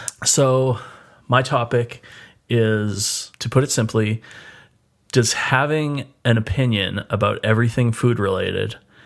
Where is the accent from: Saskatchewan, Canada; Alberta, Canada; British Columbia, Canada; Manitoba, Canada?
Alberta, Canada; Edmonton; We're two chefs from Edmonton, Alberta, Canada.